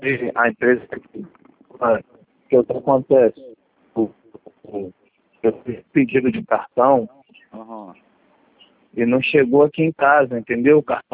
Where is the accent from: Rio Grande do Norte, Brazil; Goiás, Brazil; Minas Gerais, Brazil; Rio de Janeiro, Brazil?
Rio de Janeiro, Brazil; Não, eu sou do Rio